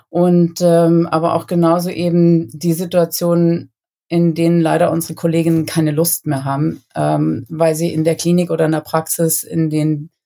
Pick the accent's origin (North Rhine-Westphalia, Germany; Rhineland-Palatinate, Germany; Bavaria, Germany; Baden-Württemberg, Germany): Bavaria, Germany; Munich; Ich bin ja auch ein Münchner Kindl.